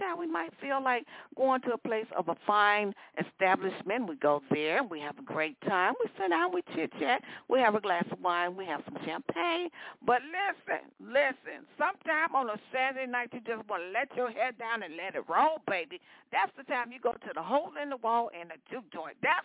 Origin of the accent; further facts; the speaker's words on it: Chicago, Illinois, United States; y'all know I grew up in Chicago. You know what I mean? West Side. I'm a West Side girl, and South Side girl.